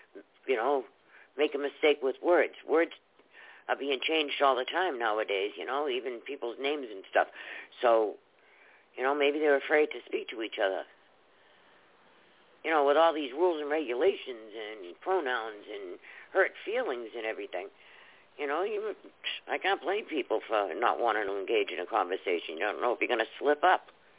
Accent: Boston, Massachusetts, United States; I come from Massachusetts, and Massachusetts is beautiful, too.

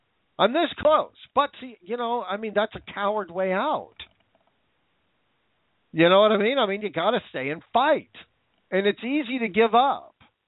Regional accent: Washington, United States; now in New York, United States; But after a while, the rain, which I grew up in Washington State. Let me tell you something about rain.

